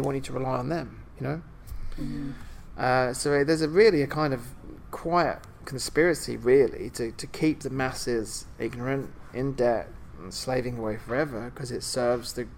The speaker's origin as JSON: {"language": "English", "region": "London", "country": "United Kingdom", "tie": "born or raised there", "said": "I was born and raised in London, so I've been around people that would work in the City of London stock market."}